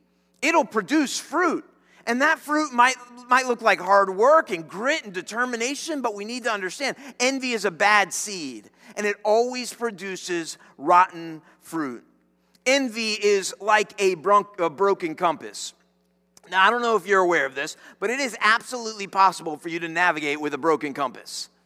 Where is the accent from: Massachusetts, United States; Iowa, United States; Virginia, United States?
Virginia, United States; Newport News; Now, I'm not from Charlottesville. Don't want to be from Charlottesville, to be honest with you. Right? But I'm Newport News.